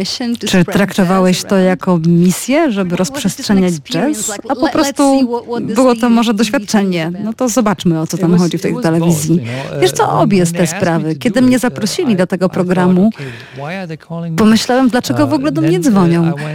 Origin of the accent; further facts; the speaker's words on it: Germany; Polish is a second language; moved away; tam, gdzie skąd pochodzę, w Niemczech, to jest dość dobrze znane, że dorastałem w kościele katolickim i moje dzieciństwo i młodość było naznaczone akurat tym faktem.